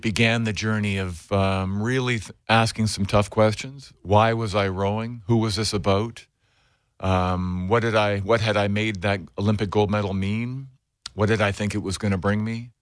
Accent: St. Catharines, Ontario, Canada; my journey began as a young boy, growing up in St. Catharines, which was a rowing community.

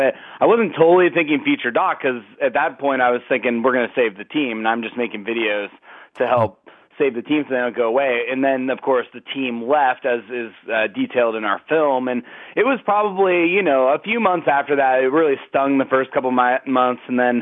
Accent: Seattle, Washington, United States; Yeah, born and raised in Seattle, so I was a lifelong Sonics fan.

